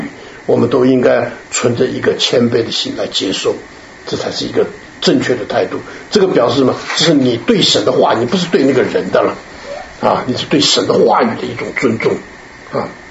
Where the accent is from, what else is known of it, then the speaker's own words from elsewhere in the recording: Taiwan; 因为我们从台湾来，我们就觉得好笑